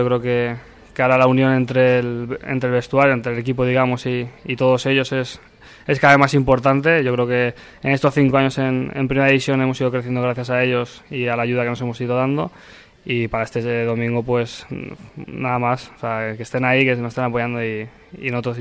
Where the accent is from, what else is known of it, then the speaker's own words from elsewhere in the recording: Valencia, Valencian Community, Spain; somos de aquí de Valencia